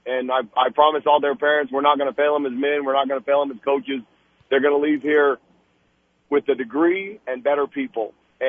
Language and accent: English; Albuquerque, New Mexico, United States; I mean, I grew up here in Albuquerque. I'm an Albuquerque kid